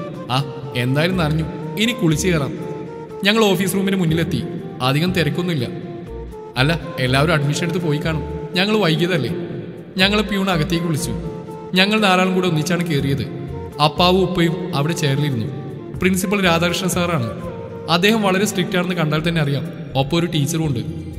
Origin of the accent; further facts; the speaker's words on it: Palakkad, Kerala, India; ഞങ്ങൾ പാലക്കാട്ടുകാർക്ക് ആകെ ഇവിടെ ഇല്ലാത്ത ബീച്ച് മാത്രമാണ്.